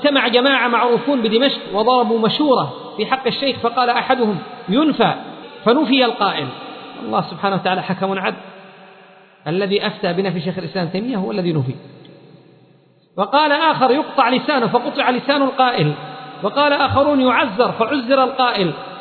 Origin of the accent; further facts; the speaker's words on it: Yemen; لكن الفتوى المعمول بها في المحاكم حتى عندنا في اليمن